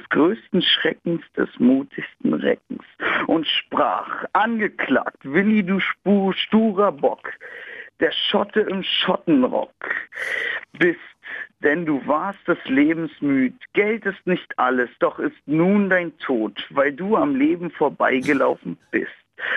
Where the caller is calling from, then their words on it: Pankow, Berlin, Germany